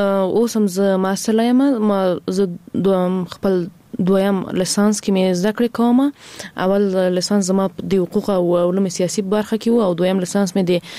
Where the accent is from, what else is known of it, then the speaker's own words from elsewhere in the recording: Ghazni, Afghanistan; ما په خپل ولایت کې چې زه هم د غزنی یم